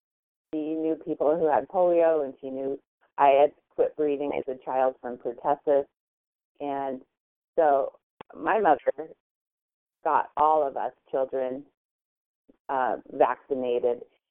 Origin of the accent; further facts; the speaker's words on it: Utah, United States; I'm from a family of 10 children. I grew up in Utah